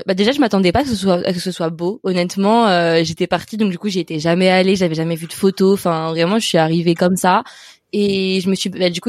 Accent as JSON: {"language": "French", "town": "Paris", "region": "Île-de-France", "country": "France", "tie": "born or raised there", "also_born_or_lived": "Brest", "said": "Moi, de base, je suis née à Brest, mais j'ai vécu toute ma vie à Paris, donc voilà."}